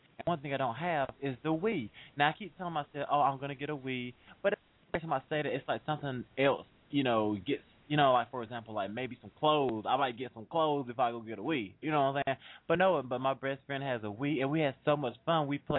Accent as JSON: {"language": "English", "region": "North Carolina", "country": "United States", "said": "I'm from North Carolina, but I actually went a little bit further."}